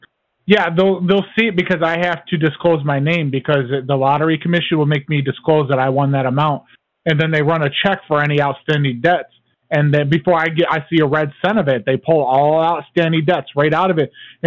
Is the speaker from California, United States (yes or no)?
no; Washington, United States; But on the back, it said for the state only, and I'm from Washington.